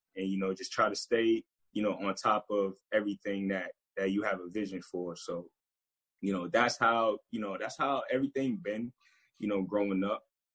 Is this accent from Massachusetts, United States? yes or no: yes; Boston, Massachusetts, United States; Well, pretty much I'm from Boston, Mass.